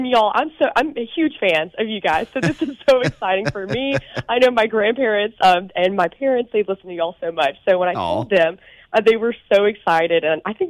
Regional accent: Sylacauga, Alabama, United States; I'm from Sylacauga, which is, I like to say, you know, the happiest place on earth.

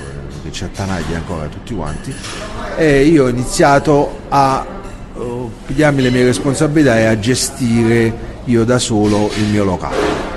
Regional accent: Naples, Campania, Italy; Quartiere Case Nuove, Napoli.

